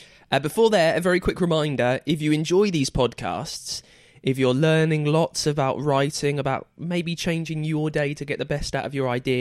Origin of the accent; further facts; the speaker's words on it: United Kingdom; I'm British as well.